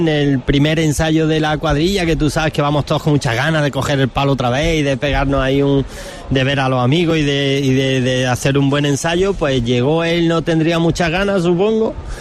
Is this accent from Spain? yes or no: yes; Granada, Andalusia, Spain; Yo nací en el Zaidín y me crié en el Zaidín.